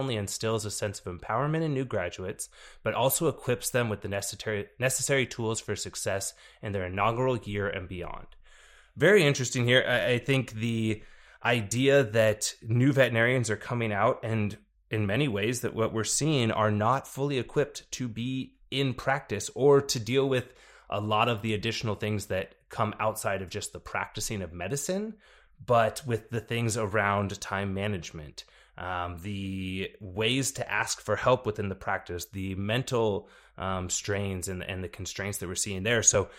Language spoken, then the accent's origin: English; Dallas, Texas, United States; CityVet, which is based in my hometown here of Dallas, Texas